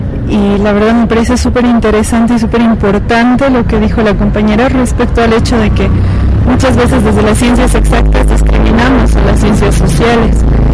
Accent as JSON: {"language": "Spanish", "region": "La Paz", "country": "Bolivia", "said": "creo que como paceños y paceñas tendríamos que estar ya movilizados respecto a esto"}